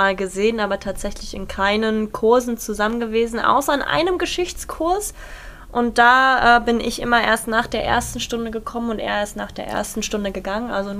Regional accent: Berlin, Germany; born there; ich als gebürtige Berlinerin, die ja auch diese ganzen Trainingsstätten und alles tagtäglich die letzten 20 Jahre genutzt hat

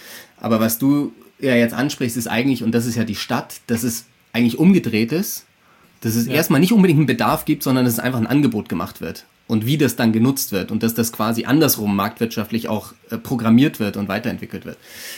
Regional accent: Scotland, United Kingdom; ich bin in Schottland aufgewachsen

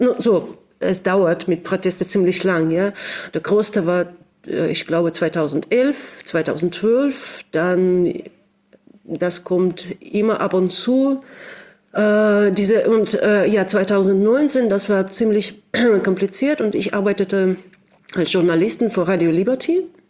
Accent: Sakhalin Oblast, Russia; moved away as an adult; also born or lived in Moscow; now in Berlin, Germany; ich komme aus Sachalin. Das ist die größte Insel der Russischen Föderation. Das ist sehr weit weg und das liegt zwischen Russland und Japan. Und ich lebte dort 33 Jahre, ziemlich lang. Dann bewegte ich mich nach Moskau und dann ein bisschen später nach Berlin. Und ich lebe hier in Berlin seit 2019

